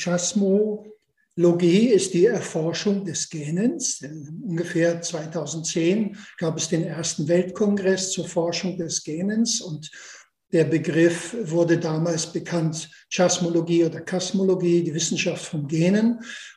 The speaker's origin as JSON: {"language": "German", "region": "Schleswig-Holstein", "country": "Germany", "moved": "as an adult", "lives_now": "Austria", "said": "Ich bin Schleswig-Holsteiner und lebe schon trotzdem die Hälfte meines Lebens in Österreich. Ich habe in Kiel Sport und Musik studiert. Dann hat es mich nach Salzburg ins Mozarteum verschlagen."}